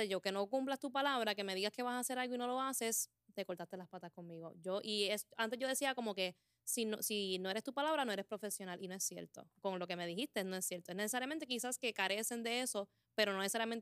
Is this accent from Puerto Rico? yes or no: yes; Puerto Rico; Supongo que también que porque somos territorio de Estados Unidos es lo más cercano que tenemos, vamos a compararnos.